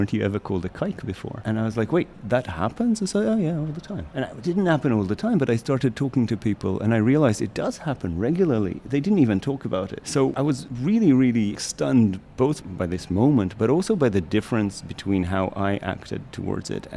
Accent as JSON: {"language": "English", "country": "Israel", "said": "I come from Israel, where, you know, I'm Ashkenazi and Jewish. It's basically being WASP in Israel"}